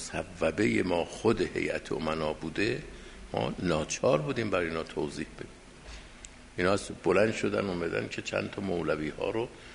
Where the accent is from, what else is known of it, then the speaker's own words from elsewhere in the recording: Iran; ما اهل ایرانیم، ما چه هستیم؟